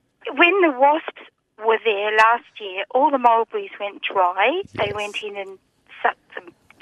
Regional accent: Adelaide, South Australia, Australia; I grew up in Adelaide with a big mulberry tree, and you get a green mulberry.

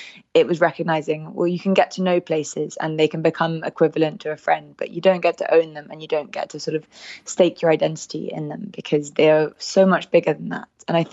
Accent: London, United Kingdom; growing up in London

